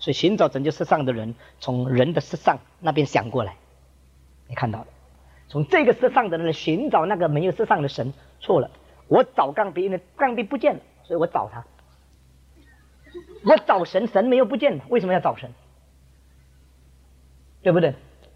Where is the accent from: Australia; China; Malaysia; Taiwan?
China; 我们中国人看这新加坡脸这个台湾脸，我们就分得更清楚。